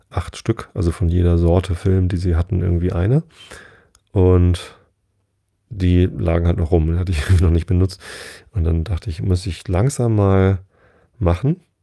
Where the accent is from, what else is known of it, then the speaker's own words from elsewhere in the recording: Hamburg, Germany; ja, wir kommen aus Hamburg und kennen den Laden